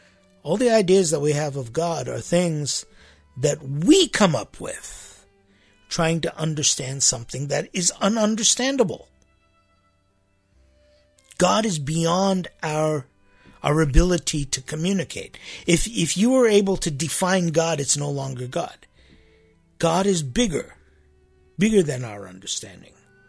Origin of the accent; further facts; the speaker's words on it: United States; in my case, as an American